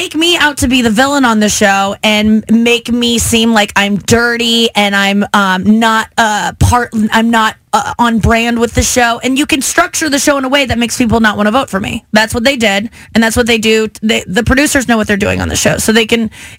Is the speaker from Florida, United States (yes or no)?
no; St. Louis, Missouri, United States; also born or lived in Cincinnati; I was born in Cincinnati till I was six, and then I moved here, and I've always, because my parents are always like, you're from Cincinnati, and I'm like, no, I'm not. I love St. Louis. I hate Cincinnati. St. Louis is my hometown.